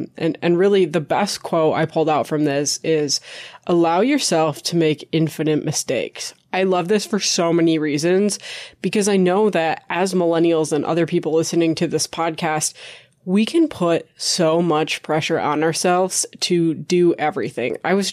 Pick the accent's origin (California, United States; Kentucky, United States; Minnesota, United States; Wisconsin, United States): Minnesota, United States; accent: Minnesotan; I call it pop because I'm from Minnesota, and I know I have a Minnesotan accent.